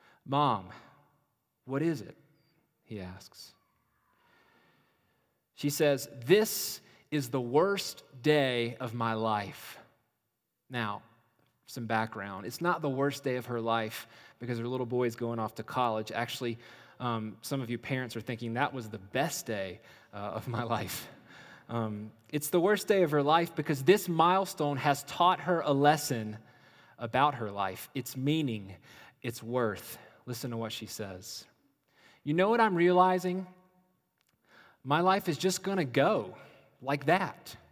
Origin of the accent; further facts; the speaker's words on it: United States; my home country